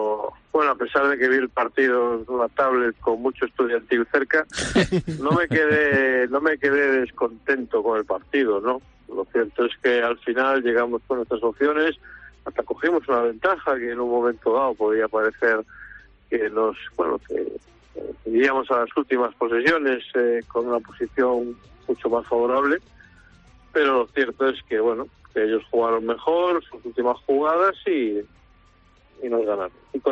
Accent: Lugo, Galicia, Spain; soy de Lugo, de Mariña

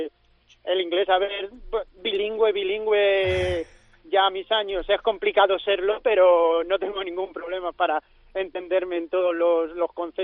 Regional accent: Madrid, Community of Madrid, Spain; yo que soy de Madrid

